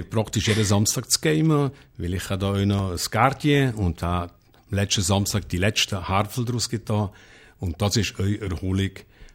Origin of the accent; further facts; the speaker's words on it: Geimen, Valais, Switzerland; das stimmt auch für mich. Ich bin richtiger Oderscher und bin stolz, ein Oderscher zu sein. Ich bin im Oderscher Berg mehrheitlich aufgewachsen, das heisst in Geimen.